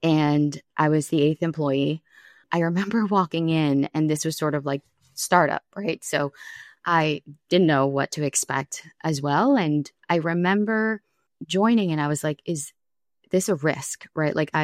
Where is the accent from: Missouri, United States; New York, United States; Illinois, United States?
New York, United States; I grew up out east on Long Island.